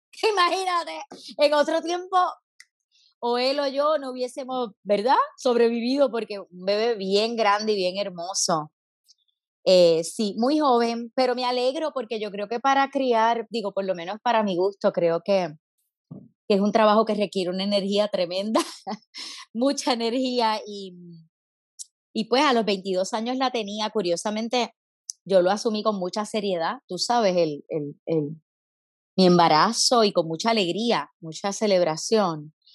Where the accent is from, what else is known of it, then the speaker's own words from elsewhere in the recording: Caguas, Puerto Rico; Yo soy de Caguas, natural de Caguas. Caguas es un país, óyeme, nuestro nuevo país, como le decía Willy Miranda Marín, que en paz descanse, muy, muy artístico.